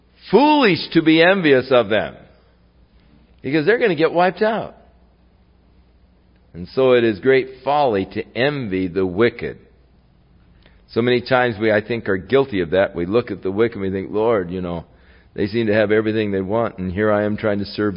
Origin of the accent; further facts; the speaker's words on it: Ventura, California, United States; My father, for years, was a sales engineer for the Southern Counties Gas Company when we were growing up in Ventura.